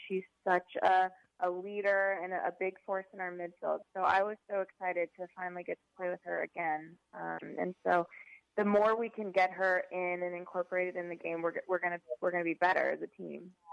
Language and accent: English; Utah, United States; Yeah, when I was growing up in Utah, I had a coach.